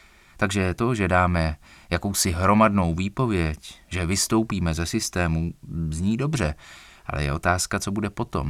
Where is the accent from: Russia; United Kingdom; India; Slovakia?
United Kingdom; England; Czech is a second language; Třeba v mé rodné zemi, v Anglii